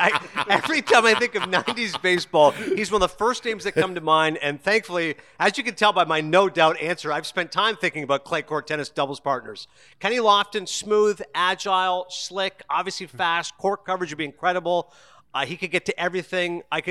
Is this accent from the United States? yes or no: no; Toronto, Ontario, Canada; And obviously, Toronto is great. Of course, my hometown.